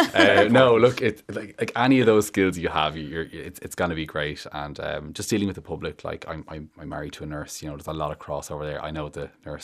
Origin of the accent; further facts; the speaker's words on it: Ballyfermot, Leinster, Ireland; also born or lived in Australia; I am from Ballyfermot originally. And I have a background in retail. Went to college out of school and lived abroad in Australia for a bit as well.